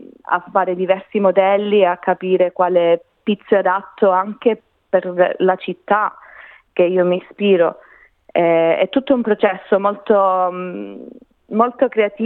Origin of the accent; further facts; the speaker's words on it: Calabria, Italy; also born or lived in Australia; Sì, sono cresciuta in Calabria. Mio padre è calabrese, però mia mamma è romana con origini sarde.